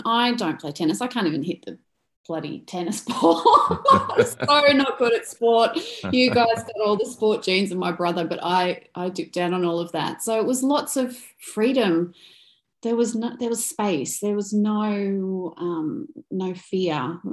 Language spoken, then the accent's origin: English; New South Wales, Australia; also born or lived in Victoria; We lived in the country. Well, when I was really little, I was born in Victoria and I was 6 months old. We moved back to New South Wales and we lived in suburbia till I was about eight, I think. And then we moved out to a farm.